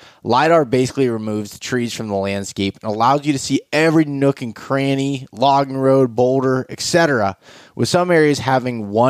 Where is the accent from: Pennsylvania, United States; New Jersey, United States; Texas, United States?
Pennsylvania, United States; I guess, well, I'm from Pennsylvania, so it's not exactly Eastern Kentucky, but it's the Appalachian Range.